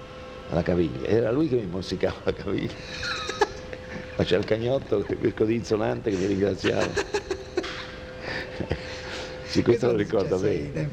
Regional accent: Genoa, Liguria, Italy; Io sono genovese, poi ho girato

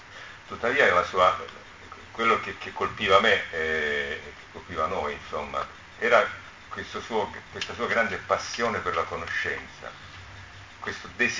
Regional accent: Apulia, Italy; l'ambientazione era la Puglia, che era la mia regione d'origine

